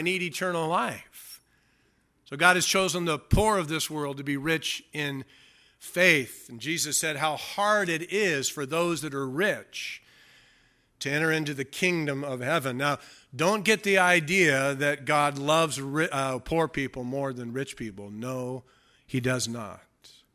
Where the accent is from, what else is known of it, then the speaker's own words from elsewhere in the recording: California, United States; I grew up in the Del Rosa Baseline area. I've been here all my life.